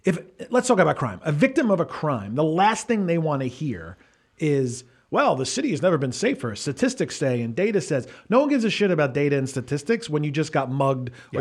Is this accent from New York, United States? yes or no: yes; Bay Ridge, New York, United States; I grew up in Bay Ridge where I still live, and I own a home with my wife.